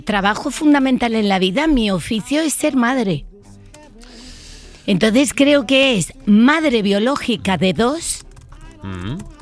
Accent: Tenerife, Canary Islands, Spain; now in Madrid, Spain; nací en Tenerife y me despido en Madrid

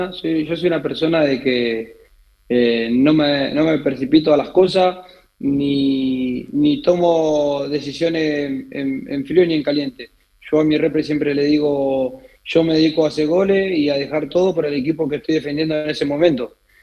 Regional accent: Argentina; now in Spain; Yo como argentino, obvio que me encantaría y amaría ir a la selección argentina.

